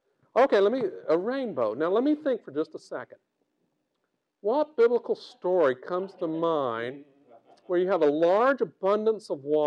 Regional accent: Texas, United States; I'm from East Texas originally, so naked is about the only way I can say that.

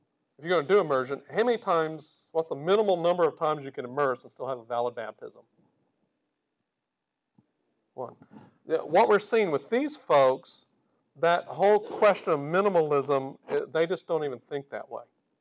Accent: Texas, United States; I'm from East Texas originally, so naked is about the only way I can say that.

